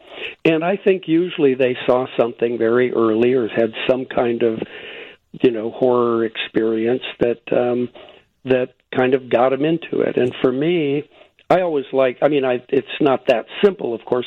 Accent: Panama; I grew up in Panama.

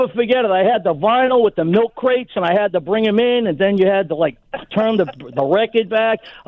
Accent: Medford, Massachusetts, United States; No, actually, I grew up in Medford.

